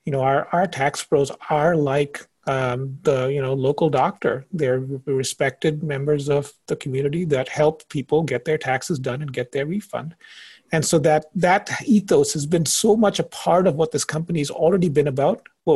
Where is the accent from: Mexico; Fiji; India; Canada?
India; also born or lived in Indonesia; now in United States; I grew up in India and Indonesia.